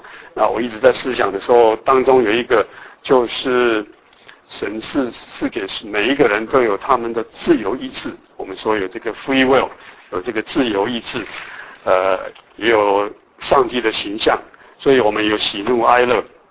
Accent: Taiwan; 那我们现在甚至于我那人跟我们从台湾来

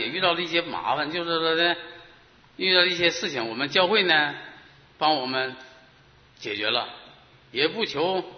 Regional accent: China; 现在呢在恩典团契。

